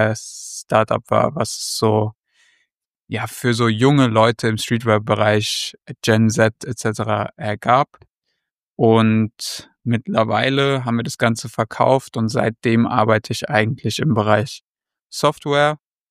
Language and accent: German; Heidelberg, Baden-Württemberg, Germany; ich bin 26, komme aus Heidelberg. Bedeutet, ich bin auch hier immer noch, beziehungsweise kann man so sagen, ich bin viel im Ausland, aber eigentlich wohne ich hier in Heidelberg.